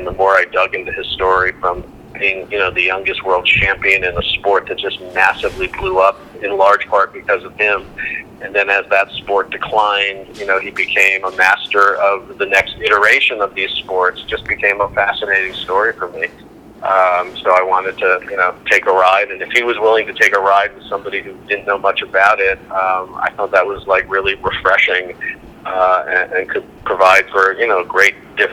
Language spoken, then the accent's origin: English; New York, United States; I was, you know, I'm a New Yorker. I flew from New York to L.A.